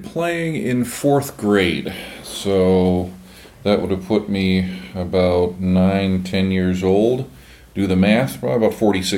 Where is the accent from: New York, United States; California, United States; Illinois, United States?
Illinois, United States; Chicago; You know, growing up in Chicago and being in the Chicago area and being a classical music nut